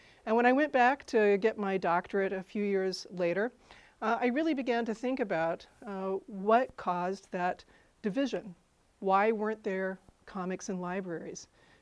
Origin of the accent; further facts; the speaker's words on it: Indiana, United States; now in Urbana, United States; But that is my hometown. You can see it in that photo, not very big.